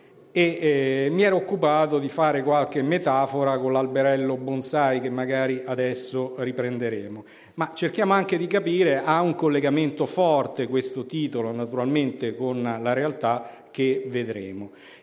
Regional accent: Mantua, Lombardy, Italy; vengo da Mantova

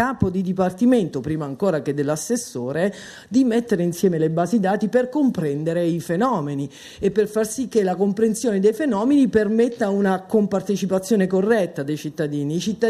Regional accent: Naples, Campania, Italy; sono napoletana pure, quindi per me le gnagnagna sono complicate

